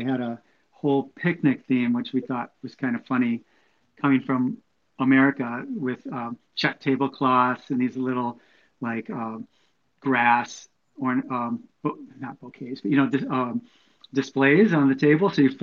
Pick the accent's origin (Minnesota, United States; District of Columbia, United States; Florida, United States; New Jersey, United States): Minnesota, United States; Minneapolis; moved away as an adult; now in California, United States; And I moved out from Minnesota. I'm originally from Minneapolis, born and raised, and moved to California to go to CalArts and made the big long drive.